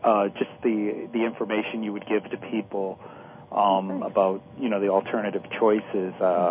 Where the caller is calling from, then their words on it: Florida, United States; Hi, Valerie. … I'm calling from Florida.